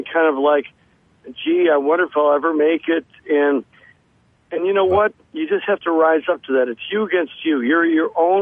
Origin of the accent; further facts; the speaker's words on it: Berwyn, Illinois, United States; You know, I'm from Berwyn, Illinois, you know, small town.